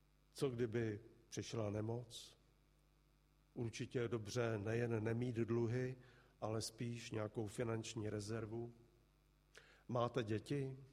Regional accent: Prague, Czechia; Já si vzpomínám, když jako kluk jsem tamhle na Vinohradech viděl takový malý krámek

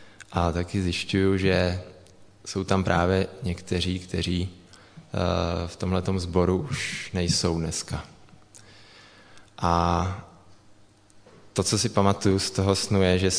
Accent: Prague, Czechia; přestože jsem studený Pražák

